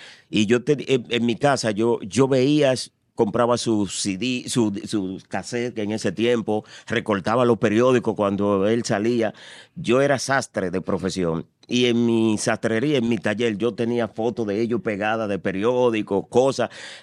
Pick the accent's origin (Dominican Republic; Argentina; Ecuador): Dominican Republic; Yo promuevo mi país, promuevo mi dialecto, promuevo mi idioma, promuevo como yo hablo, promuevo mi paisaje, promuevo el nombre de la República Dominicana.